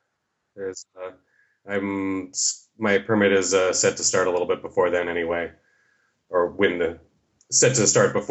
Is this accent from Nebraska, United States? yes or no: no; Minnesota, United States; now in Portland, United States; I'm originally from Minnesota, but I've been living in Portland, Oregon for almost 20 years.